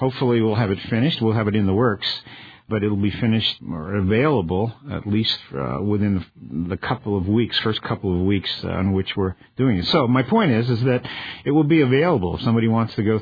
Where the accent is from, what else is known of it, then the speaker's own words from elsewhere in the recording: Brooklyn, New York, United States; born there; I was born in Brooklyn. You know, I know New York City.